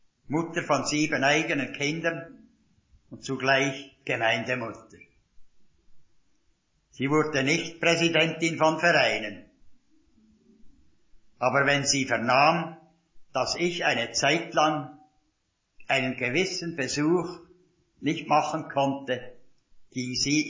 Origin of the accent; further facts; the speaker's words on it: Bern, Switzerland; accent: Bernese dialect; sie haben eine ausgesprochene Sympathie für uns Berner. Zuerst sprach ich in den Wochengottesdiensten meinen Berner Dialekt.